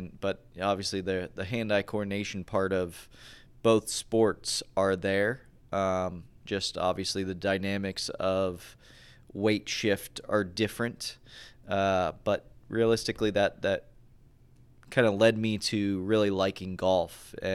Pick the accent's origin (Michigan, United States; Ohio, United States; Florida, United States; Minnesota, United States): Florida, United States; West Palm Beach; Down in West Palm Beach, Florida, is where I was born and raised. Okay. A little town called Lake Worth down there, and started playing golf.